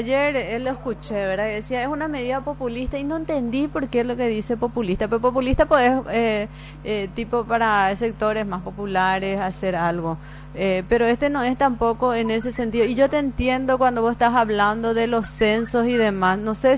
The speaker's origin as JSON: {"language": "Spanish", "region": "Asunción", "country": "Paraguay", "said": "Que pagamos nuestros impuestos, que somos asuncenos."}